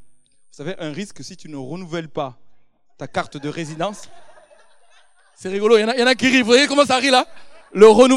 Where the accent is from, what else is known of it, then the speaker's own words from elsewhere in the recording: France; moi je suis français au même titre que tout le monde.